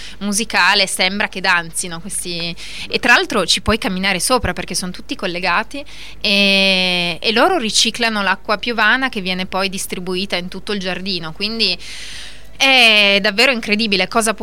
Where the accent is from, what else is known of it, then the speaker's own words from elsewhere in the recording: Piedmont, Italy; comunque siamo piemontesi